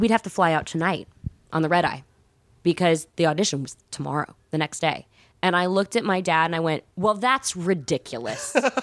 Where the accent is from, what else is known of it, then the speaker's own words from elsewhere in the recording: Atlanta, Georgia, United States; Well, I was from Atlanta, and no one was doing that.